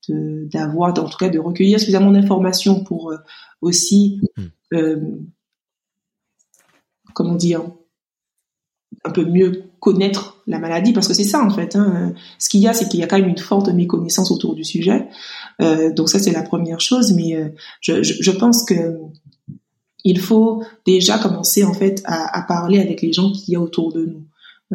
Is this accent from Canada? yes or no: no; Martinique, France; étant donné que je suis martiniquaise, je suis donc beaucoup citée aux Antilles lorsqu'on parle de cette maladie.